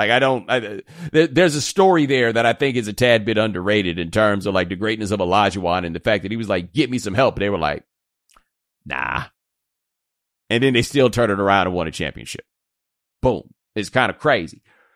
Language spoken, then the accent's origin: English; Houston, Texas, United States; I grew up in Houston